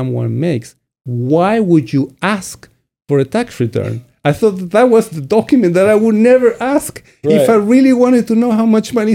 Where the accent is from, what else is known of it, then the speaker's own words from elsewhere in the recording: Chile; born there; English is a second language; moved away; When I was born in Chile, until pretty much the 80s, there was no income tax in Chile.